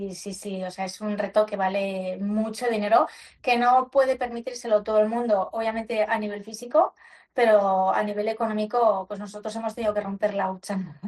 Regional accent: Spain; Nos apuntamos a atletas de todas partes del mundo, yo soy la única española

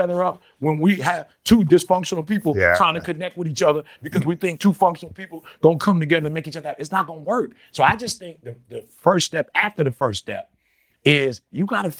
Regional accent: Detroit, Michigan, United States; We grew up in a working class home. We grew up in Detroit. We grew up blue collar.

